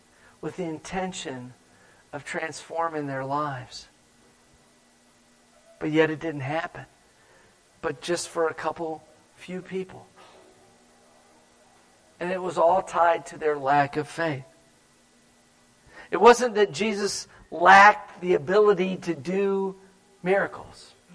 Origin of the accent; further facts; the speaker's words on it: Florida, United States; I grew up in Florida, my dad was a pastor, and so I ran the church, you know, just like most little tykes